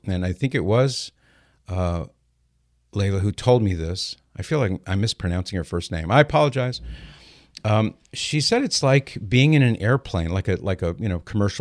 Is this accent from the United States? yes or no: yes; California, United States; I remember when I was probably about 11 years old, 12 years old, growing up in SoCal